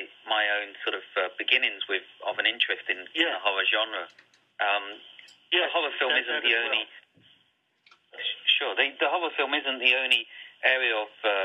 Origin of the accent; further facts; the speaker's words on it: England, United Kingdom; I grew up in England with what you could call the video age.